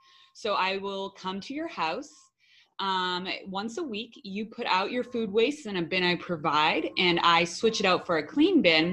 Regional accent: Boston, Massachusetts, United States; I'm from Boston originally, and I have extensive history in nonprofit work in the mental health field.

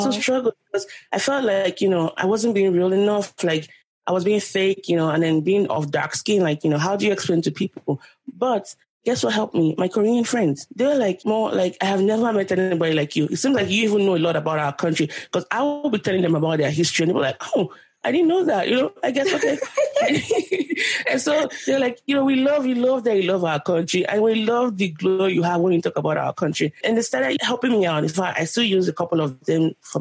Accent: Nigeria; I'm Nigerian. I haven't even learned all of Yoruba words. I don't know how to speak Igbo.

